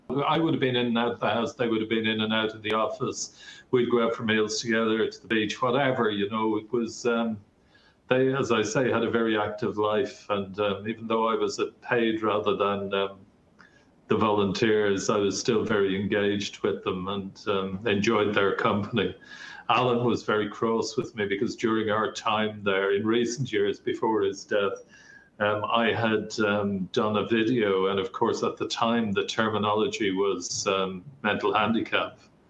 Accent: Ireland; moved away as an adult; now in Wales; I'm Ombudsman and Information Commissioner in Ireland. I'm from Ireland originally, as you can tell. I went to work in Wales. I went to Cardiff originally en route to London, stopped off to visit somebody, and then worked there for more than 30 years.

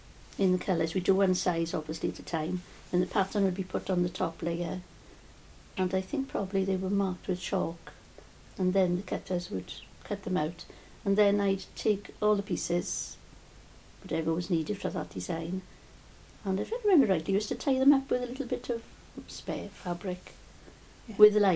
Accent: Cwmfelin, Wales, United Kingdom; born there; I was born in Cwmfelin.

